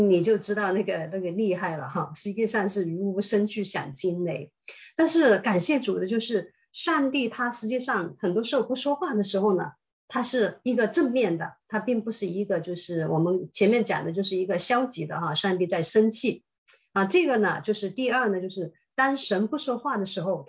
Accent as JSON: {"language": "Chinese", "country": "China", "said": "我用了我们中国人的一个两句话哈"}